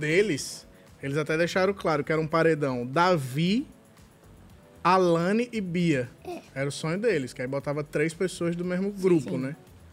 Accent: Maceió, Alagoas, Brazil; Ela é de Maceió, da minha terra, inclusive.

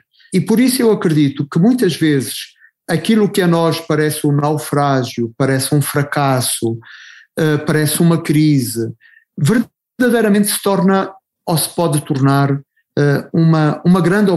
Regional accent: Angola; já vinha germinando desde a minha infância em Angola

